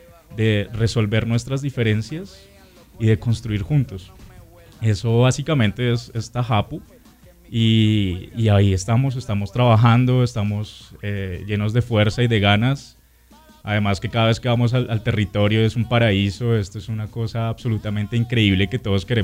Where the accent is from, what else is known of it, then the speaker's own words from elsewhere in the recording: Colombia; somos capaces de entendernos como colombianos, como seres humanos.